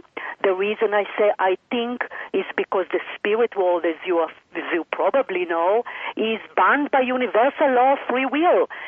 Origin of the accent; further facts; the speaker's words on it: Israel; Of course, I am from Israel, so of course I educate myself as what's going on with my country, with Iran.